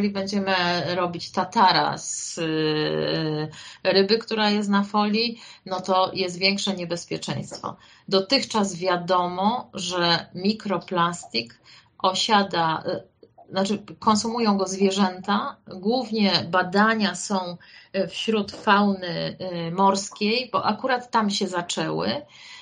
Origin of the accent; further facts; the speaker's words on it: Kraków, Lesser Poland, Poland; na przykład ja jestem z Krakowa, tego smogu tutaj jest więcej aniżeli u Państwa w Łodzi